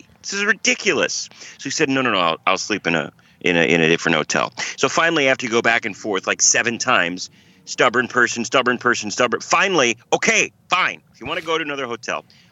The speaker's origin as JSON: {"language": "English", "region": "Wisconsin", "country": "United States", "lives_now": "Arkansas, United States", "said": "But Milwaukee, Wisconsin, obviously we're both from Wisconsin."}